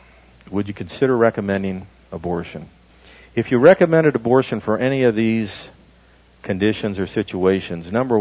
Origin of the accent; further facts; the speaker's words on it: Michigan, United States; I grew up in Michigan.